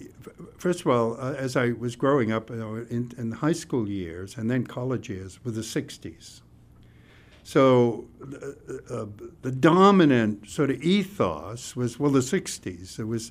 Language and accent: English; Germany; moved away; by the kids in the neighborhood for being a Protestant and a Nazi, they called me, because I was from Germany.